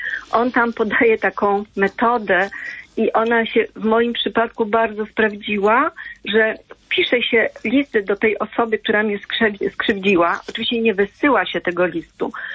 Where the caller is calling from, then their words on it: Warsaw, Masovian Voivodeship, Poland; z Warszawy.